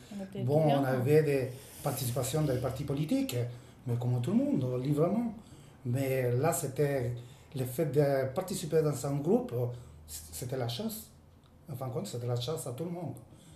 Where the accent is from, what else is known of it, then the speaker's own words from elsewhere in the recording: Chile; moved away; on est sorti du Chili, on se retrouvait dans le Chili.